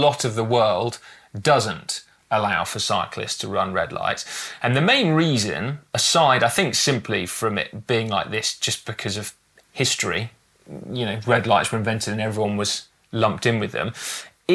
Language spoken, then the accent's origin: English; England, United Kingdom; As an Englishman, can I just say, American viewers, they do my absolute head in.